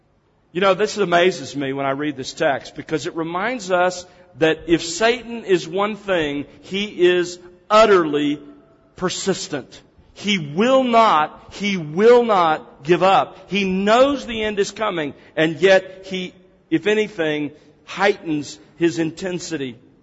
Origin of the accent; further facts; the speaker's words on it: Gulf Coast, United States; now in Dallas, United States; I grew up on the Gulf Coast of the South U.S., and we had thunderstorms that came in almost every afternoon off of the Gulf of Mexico during the summertime.